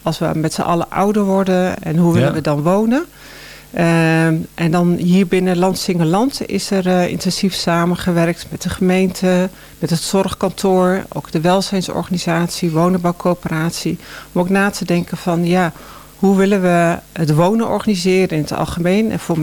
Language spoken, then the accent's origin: Dutch; Bergschenhoek, South Holland, Netherlands; Ja, ik kom uit Bergshoek.